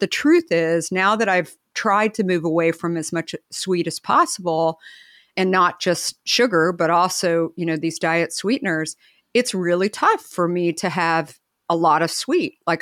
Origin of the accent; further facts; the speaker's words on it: Phoenix, Arizona, United States; Yeah. In Phoenix, Scottsdale area.